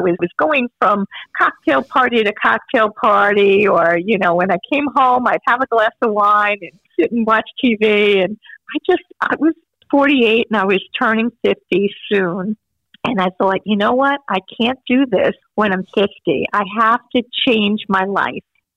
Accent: Long Beach, New York, United States; I grew up in Long Beach, Long Island, and it's flat there. I mean, completely flat.

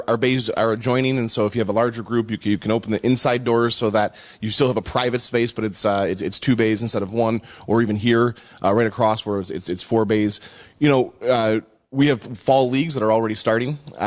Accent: Buffalo, New York, United States; I grew up in North Buffalo, so did Max. It's 6 minutes from our parents' house, it's 6 minutes from our homes in Kenmore

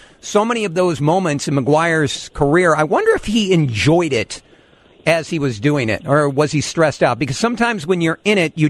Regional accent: Peoria, Illinois, United States; I grew up in Peoria, which is half Cubs, half Cardinals. My father was a Cub fan.

